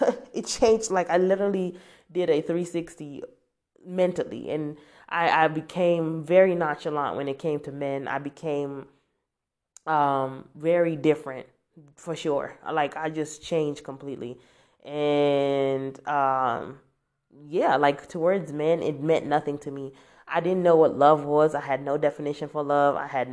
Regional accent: United States; Especially growing up in America. America is a very lovey, touchy, ooey gooey kind of society.

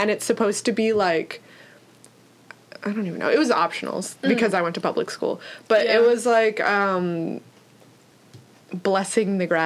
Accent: Pennsylvania, United States; Like, I'm from Pennsylvania, which I know isn't New York, but it's close enough.

